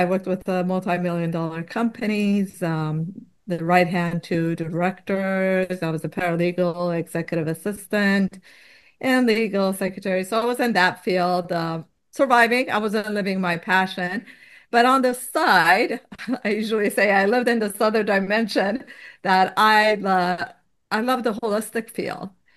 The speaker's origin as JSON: {"language": "English", "town": "Tehran", "region": "Tehran Province", "country": "Iran", "moved": "yes", "lives_now": "United States", "said": "I came to America from Tehran, Iran."}